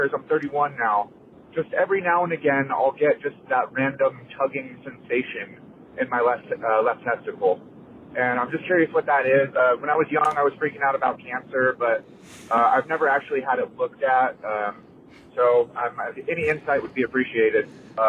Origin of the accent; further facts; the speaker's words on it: California, United States; I'm from California.